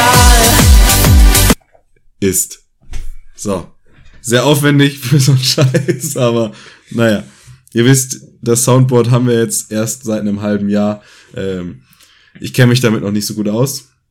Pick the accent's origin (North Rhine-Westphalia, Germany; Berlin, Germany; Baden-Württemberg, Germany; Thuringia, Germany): North Rhine-Westphalia, Germany; Und ich komme aus dem Ruhrgebiet und war noch nie da.